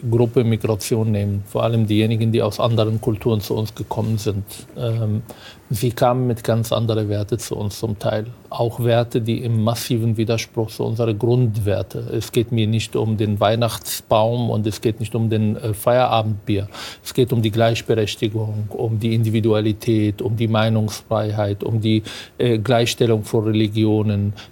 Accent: Israel; now in Germany; Ich stamme aus Israel.

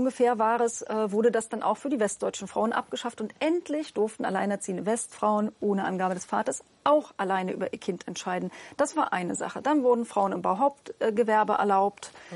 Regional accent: East Germany, Germany; Also als Ossi kann ich das gar nicht verstehen.

